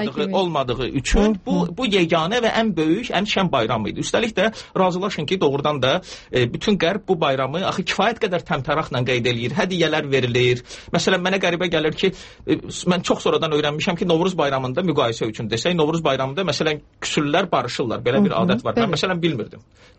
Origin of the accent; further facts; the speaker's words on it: Baku, Azerbaijan; Nə dərəcədə demək düzgün olar ki, mən Bakılıyam, düzgün olmazdı. Amma əlbəttə mən özümü Bakılı hesab eləyirəm.